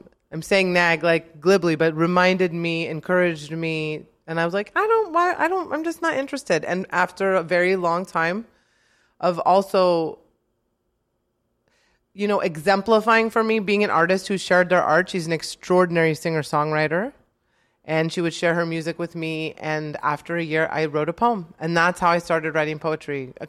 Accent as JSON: {"language": "English", "town": "San Luis Obispo", "region": "California", "country": "United States", "tie": "born or raised there", "said": "I was born in San Luis Obispo, California, a very small town halfway between LA and San Francisco and very not Jewish."}